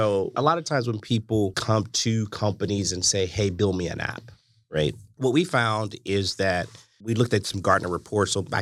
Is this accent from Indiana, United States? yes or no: no; St. Louis, Missouri, United States; We lived in St. Louis. We grew up in St. Louis.